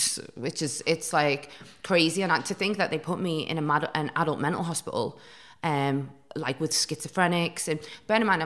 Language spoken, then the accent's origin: English; Newcastle, North East England, United Kingdom; also born or lived in Chester, United Kingdom; so we moved to Newcastle, where my grandma and grandpa were. We were always moving when I was a kid.